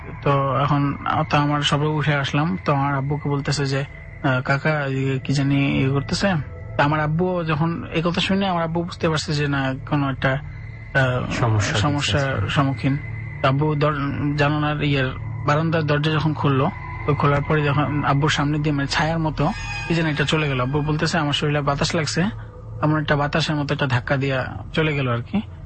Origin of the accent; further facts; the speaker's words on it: Dhaka, Dhaka Division, Bangladesh; আমি বাসাবো থেকে আসছি, বাসাবো মাদারটেক নন্দীপাড়া থেকে।